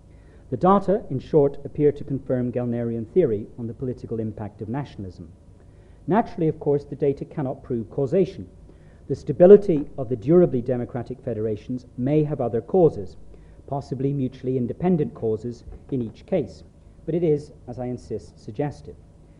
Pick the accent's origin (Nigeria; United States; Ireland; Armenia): Ireland; One of the remarkable features of going to Canada is to discover as an Irishman that you get called British over there.